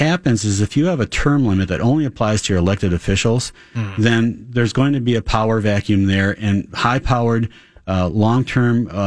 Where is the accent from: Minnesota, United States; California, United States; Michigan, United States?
Minnesota, United States; St. Louis Park; now in Becker, United States; I live in Becker, Minnesota. I was born and raised in St. Louis Park. I went to Hopkins Lindbergh at the time.